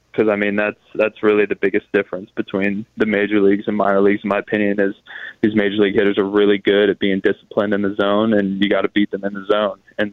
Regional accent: Georgia, United States; I think for me, growing up in Georgia, obviously watched a lot of baseball.

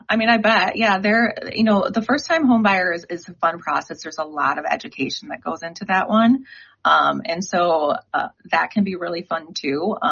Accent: East Lansing, Michigan, United States; I actually am originally from Michigan, born and bred in Michigan, over in the Grand Rapids, Michigan area. Grew up in East Lansing, where Michigan State University is.

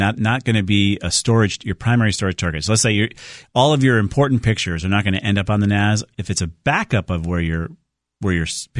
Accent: Southington, Connecticut, United States; let's go on to Bill in my hometown of Southington.

